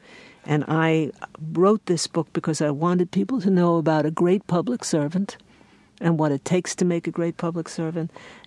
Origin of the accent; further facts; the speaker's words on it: New York, United States; I am an urban woman, I am a New Yorker